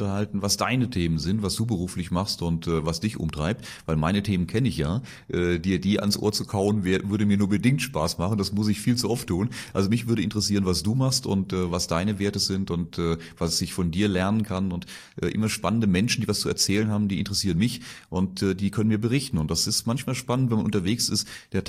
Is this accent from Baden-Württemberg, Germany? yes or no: yes; Reilingen, Baden-Württemberg, Germany; Im Badischen, Mannheim-Heidelberg, das ist meine Region, da unten Schwetzingen, Reilingen heißt das Ort und da bin ich aufgewachsen und da bin ich stolzer Badener, Kurpfälzer.